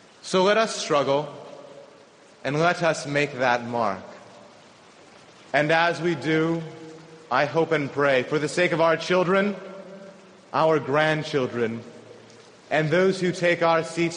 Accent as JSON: {"language": "English", "country": "United States", "said": "As a Muslim and as an American, I am commanded to stand up for the protection of life and liberty"}